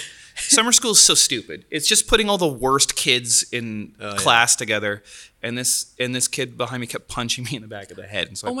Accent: Delta, British Columbia, Canada; I grew up in Delta and it was weird.

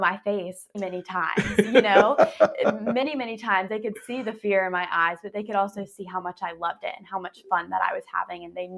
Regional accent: North Carolina, United States; growing up in Johnston County has been great.

